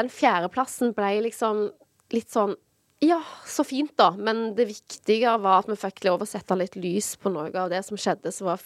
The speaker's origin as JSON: {"language": "Norwegian", "town": "Stavanger", "region": "Rogaland", "country": "Norway", "tie": "born or raised there", "lives_now": "Oslo, Norway", "said": "de har jeg gått veldig mye visninger for når jeg var yngre hjemme i Stavanger"}